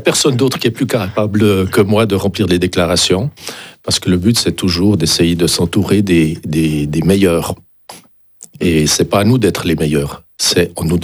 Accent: Le Locle, Neuchâtel, Switzerland; born there; Et je suis né au Locle, j'habite au Locle, je travaille au Locle, et le Locle est une petite ville.

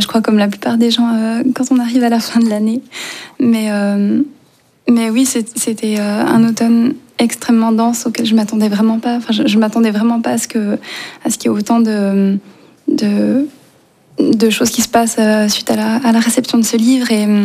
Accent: Switzerland; c'est encore... autrement plus intimidant quand on vient de la Suisse que d'aller dans ce pays

